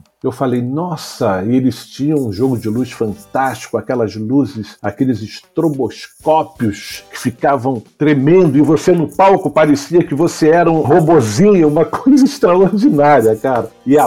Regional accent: Rio de Janeiro, Brazil; Eu nasci em Guadalupe, no subúrbio do Rio, e lá nós montamos um grupo.

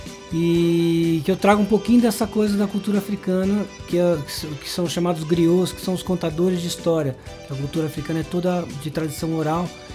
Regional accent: Campo Grande, Mato Grosso do Sul, Brazil; now in São Paulo, Brazil; voltei para Campo Grande e depois vim para São Paulo. Então é uma... Mas eu fui criado em Campo Grande, né? Minha influência musical foi toda em Campo Grande.

